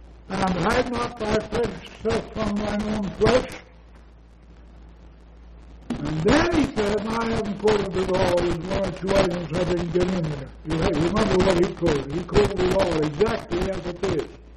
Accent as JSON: {"language": "English", "country": "Ireland", "said": "I sometimes, you know, being Irish, I have to say a few foolish things."}